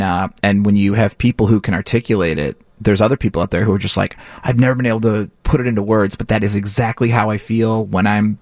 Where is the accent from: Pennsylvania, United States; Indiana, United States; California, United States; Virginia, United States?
Indiana, United States; I grew up in Indiana, so I'd go to the Hammond Civic Center.